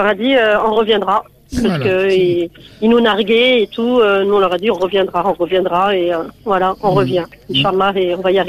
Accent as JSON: {"language": "French", "town": "Nice", "region": "Provence-Alpes-Côte d'Azur", "country": "France", "said": "je suis de Nice"}